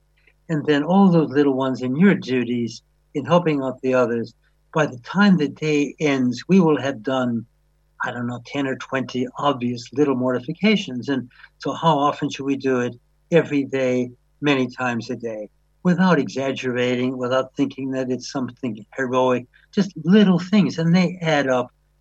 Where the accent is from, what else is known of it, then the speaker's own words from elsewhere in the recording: Wisconsin, United States; And I remember when I was in high school, I grew up in Wisconsin.